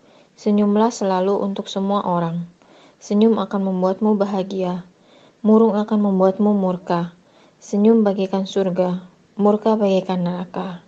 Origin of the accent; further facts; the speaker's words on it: Indonesia; Catalan is a second language; now in Constantí, Spain; Tinc 32 anys i soc d'Indonèsia. Ara estic estudiant català amb la professora Dolors i porto un any vivint a Constantí, Catalunya.